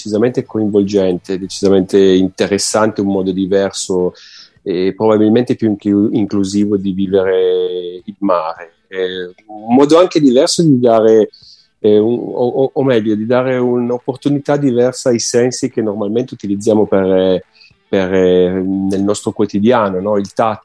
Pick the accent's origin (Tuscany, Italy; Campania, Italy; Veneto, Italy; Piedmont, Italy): Piedmont, Italy; Acqui Terme; Sono di Acqui Terme, Piemonte, in provincia di Alessandria